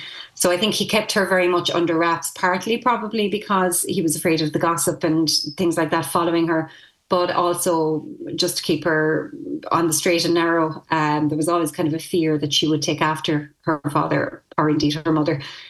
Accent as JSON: {"language": "English", "town": "Newcastle West", "region": "Munster", "country": "Ireland", "tie": "born or raised there", "said": "So I actually grew up very close to the village where she was born. So I say I'm from Newcastle West. I'm actually from near Knockaderry, but people don't really know that. So it's easier to say Newcastle West."}